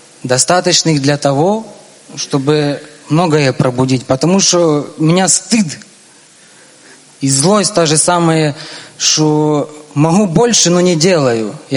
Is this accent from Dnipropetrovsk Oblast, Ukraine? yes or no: no; Lviv, Lviv Oblast, Ukraine; я из Львова. Как Рав недавно вспомнил, это Дикий Запад Украины.